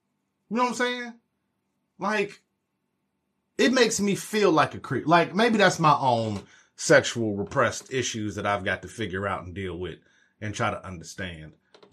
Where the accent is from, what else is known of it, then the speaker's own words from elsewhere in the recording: Midwest, United States; I'm from the Midwest. I don't really like the coast like that.